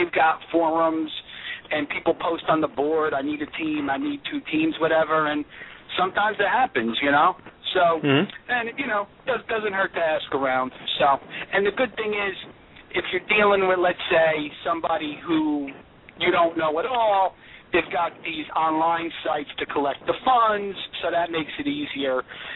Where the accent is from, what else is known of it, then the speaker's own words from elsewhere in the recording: New York, United States; And I think, I mean, Jerry and I, we're from the New York area.